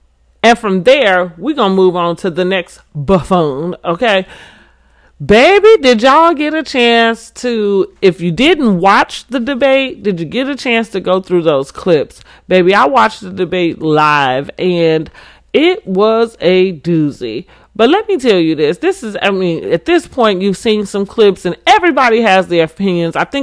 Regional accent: United States; As an American, just disgraceful. And as a Black American

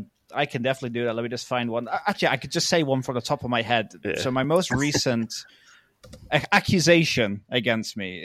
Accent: England, United Kingdom; born there; I was born in England.

